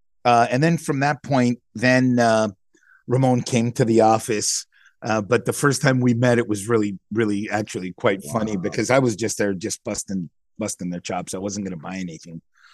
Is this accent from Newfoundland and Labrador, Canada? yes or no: no; Toronto, Ontario, Canada; born there; So I was born in Toronto, Canada.